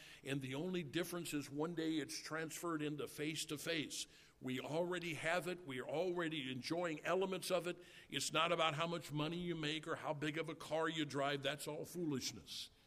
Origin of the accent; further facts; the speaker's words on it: United States; born there; I am an American by where I was happened to be born. I like both of those. … I like being an American.